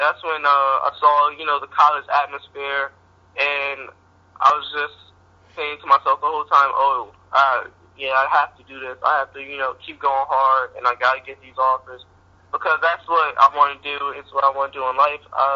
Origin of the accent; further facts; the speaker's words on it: New York, United States; That was really my dream school, especially growing up in New York.